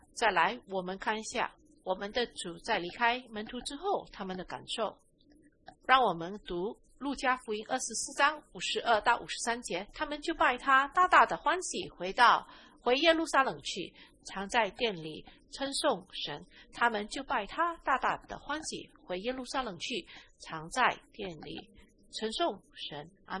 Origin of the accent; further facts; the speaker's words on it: Netherlands; Chinese is a second language; 你们知道我来自荷兰，让我跟你们在这里分享我小时候的一个个人经历。